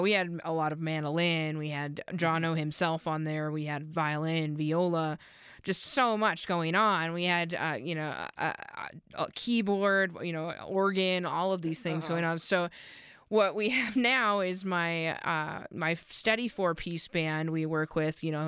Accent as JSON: {"language": "English", "region": "Montana", "country": "United States", "tie": "born or raised there", "said": "Montana. is my home state"}